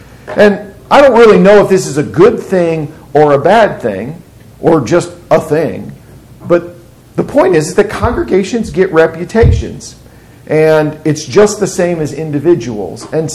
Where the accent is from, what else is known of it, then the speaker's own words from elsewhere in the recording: Kansas City, United States; Well, because I grew up in Kansas City.